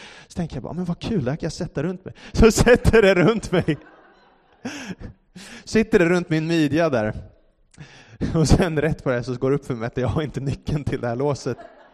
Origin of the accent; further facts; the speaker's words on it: Solna, Stockholm County, Sweden; Jag växte upp i Solna i Stockholm och där bodde vi i ett lägenhetshus. Vi bodde på 9:e våningen, högst upp bodde vi.